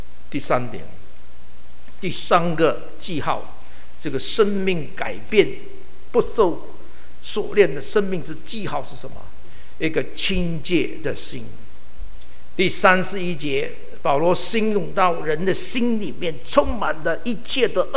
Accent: China; 所以我们中国人说要排毒

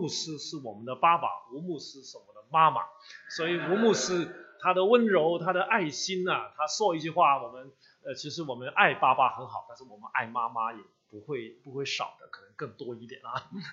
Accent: Hong Kong; now in Toronto, Canada; 我是香港人，所以现在香港过去两个月呢，我的心态就好像当年看着北京30年以前这个感受啊，因为这个土生土长的地方很难过，

